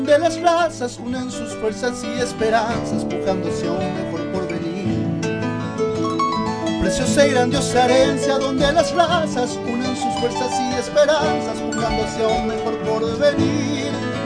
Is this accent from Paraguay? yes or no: yes; Paraguay; nosotros como paraguayos tenemos que dar ese reconocimiento a las mujeres